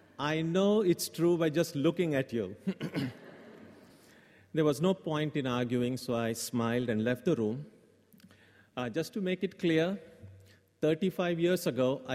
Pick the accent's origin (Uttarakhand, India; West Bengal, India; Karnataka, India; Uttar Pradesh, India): Karnataka, India; born there; moved away; When I told him I was born in Karnataka, his home state